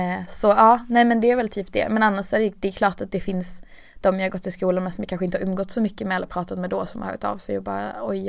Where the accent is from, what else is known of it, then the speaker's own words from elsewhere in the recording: Skåne, Sweden; så var jag i Helsingborg typ ganska nära då där jag kommer ifrån